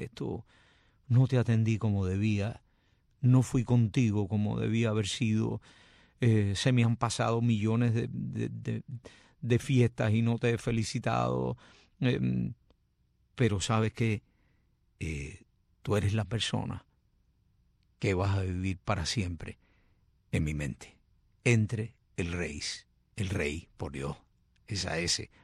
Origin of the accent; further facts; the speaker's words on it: Cuba; a Santa Isabel de las Lajas, allá en mi tierra querida, en mi Cuba.